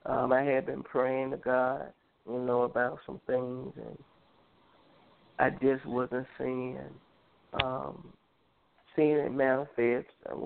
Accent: Birmingham, Alabama, United States; I'm from Birmingham, Alabama. I've been singing since about the age of five.

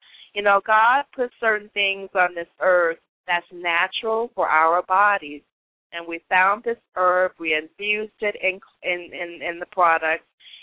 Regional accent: Las Vegas, Nevada, United States; now in Dallas, United States; Well, I'm from Las Vegas, Nevada, and I've been in Dallas, Texas for approximately 8 years now.

